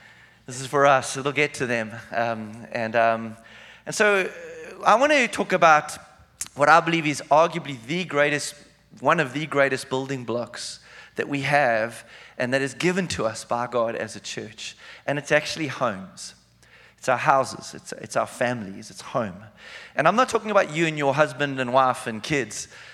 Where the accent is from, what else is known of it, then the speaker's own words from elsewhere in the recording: South Africa; moved away as an adult; if you're a visitor. I hail from South Africa, the southern tip of Africa. We've been here now for just over a year.